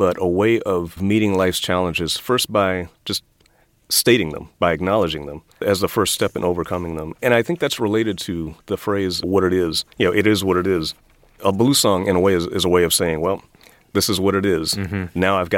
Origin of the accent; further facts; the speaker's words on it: Washington, District of Columbia, United States; I grew up in Washington, D.C. in the 1960s and 1970s. I was born in 1963, and I grew up in an all-black community, and it was lower middle class.